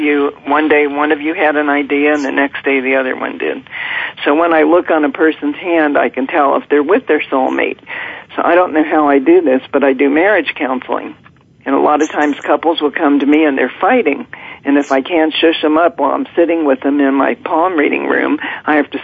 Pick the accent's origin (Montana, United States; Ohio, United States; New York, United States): Ohio, United States; first of all, I'm 9 years older. I come from Ohio.